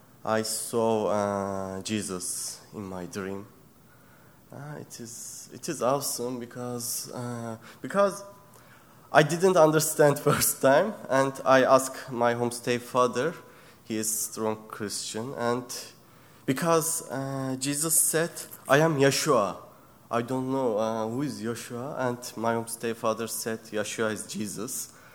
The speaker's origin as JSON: {"language": "English", "country": "Turkey", "second_language": "English", "moved": "as an adult", "lives_now": "Canada", "said": "from Turkey. I came to Canada 5 months ago for learning English."}